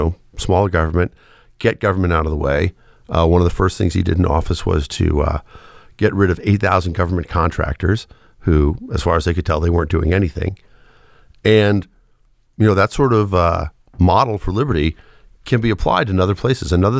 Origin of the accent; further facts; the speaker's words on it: Galveston, Texas, United States; which full disclosure is my hometown of Galveston, Texas, where I grew up.